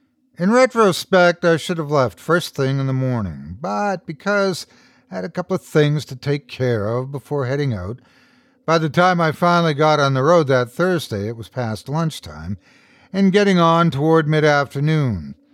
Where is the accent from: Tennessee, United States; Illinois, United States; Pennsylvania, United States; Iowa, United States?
Pennsylvania, United States; Erie; Then a long slog across basically the entire expanse of Pennsylvania on I-80 before another hour north on I-79 to Erie, Pennsylvania, where I'm from.